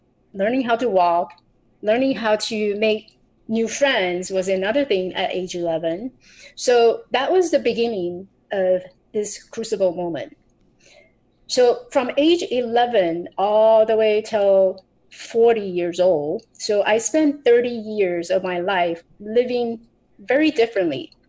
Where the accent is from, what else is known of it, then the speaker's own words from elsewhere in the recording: Taiwan; I grew up in Taiwan. I was born in Taiwan.